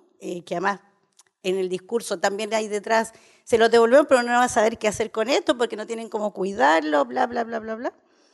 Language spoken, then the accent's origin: Spanish; Chile; born there; moved away; Yo nací en Chile, he vivido menos de lo... el país donde menos he vivido, de hecho, extrañamente, pero con el que tengo una relación demasiado cercana, porque soy parte de la diáspora del exilio